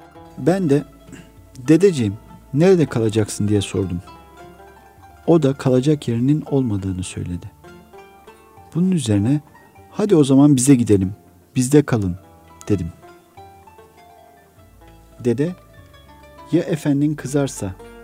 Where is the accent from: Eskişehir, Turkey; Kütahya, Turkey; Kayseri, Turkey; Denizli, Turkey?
Kütahya, Turkey; Domaniç; Osmanlı yaylası Domaniç'te büyüdük ve oralarda insanların yaşlısına değer verdiğini